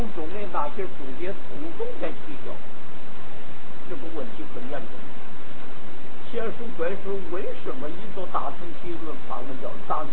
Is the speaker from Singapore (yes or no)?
no; North China, China; accent: northern dialect; 所以我跟你们说过我那个北方土话，你过了这个村没有这个店